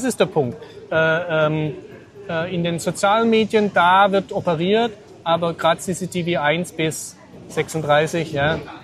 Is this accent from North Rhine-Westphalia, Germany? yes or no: no; Baden-Württemberg, Germany; ich bin ja Schwabe, ich spare ja gern.